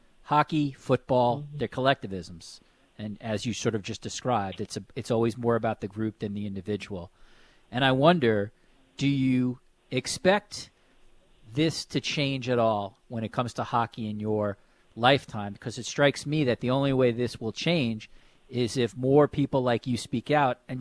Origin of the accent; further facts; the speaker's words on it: United States; I'm an American. I think people listening to the show know that.